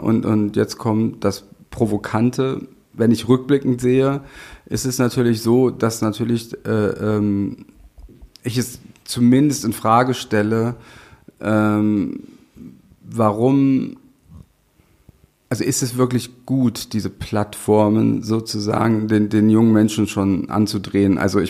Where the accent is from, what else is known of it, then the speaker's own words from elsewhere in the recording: Goslar, Lower Saxony, Germany; ich bin ja in Goslar aufgewachsen, in der Kleinstadt